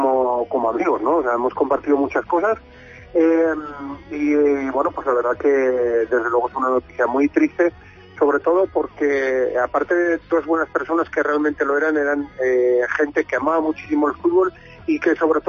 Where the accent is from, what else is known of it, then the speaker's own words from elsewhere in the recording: Sangarrén, Aragon, Spain; Antonio lo conocía desde que era niño, porque tenía una vinculación importante con Sangarren, con mi pueblo